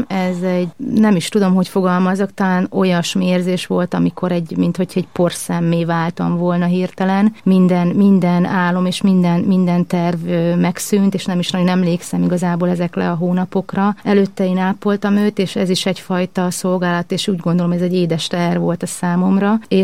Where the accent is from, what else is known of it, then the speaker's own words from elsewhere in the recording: Kecskemét, Bács-Kiskun, Hungary; born there; egy vallásos családba születtem, mind a nagyszüleim ebben példát mutattak. Nagyon-nagyon szép családban, és ennek én nagyon örülök, az a földön Kecskeméten.